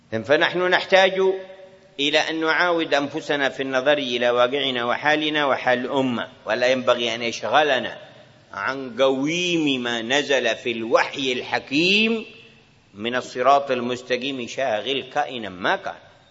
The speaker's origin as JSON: {"language": "Arabic", "region": "Hadhramaut", "country": "Yemen", "said": "ما قبل الجيل هذا الذي عندنا في حضرموت"}